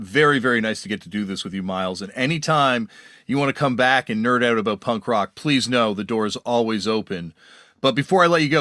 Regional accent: Toronto, Ontario, Canada; because I'm from Toronto

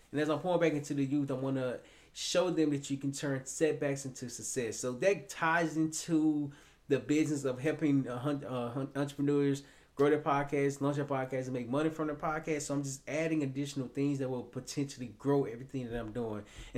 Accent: Little Rock, Arkansas, United States; now in Tampa, United States; because originally I'm from Little Rock, Arkansas.

